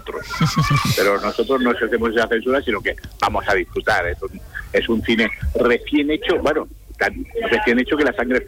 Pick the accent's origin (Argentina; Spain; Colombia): Spain; Cádiz, Andalusia; que para eso somos españoles y gaditanos puntuales